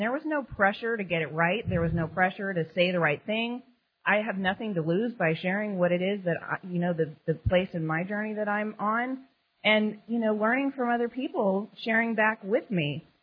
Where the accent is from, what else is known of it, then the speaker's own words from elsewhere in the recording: Austin, Texas, United States; I'm from Austin, Texas.